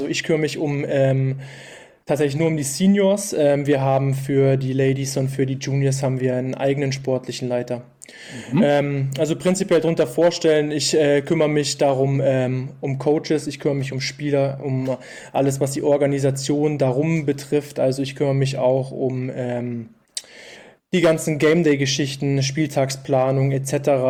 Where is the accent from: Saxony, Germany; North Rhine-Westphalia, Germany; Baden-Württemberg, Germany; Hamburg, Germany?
Saxony, Germany; Dresden; Ich komme aus Dresden, ja, und bei denen ist Fußball ganz, ganz groß geschrieben